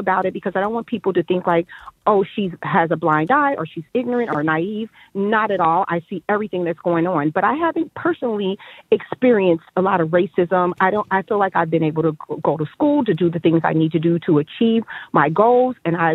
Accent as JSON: {"language": "English", "town": "Cincinnati", "region": "Ohio", "country": "United States", "tie": "born or raised there", "said": "And ironically, I grew up in Cincinnati, Ohio, like the other caller."}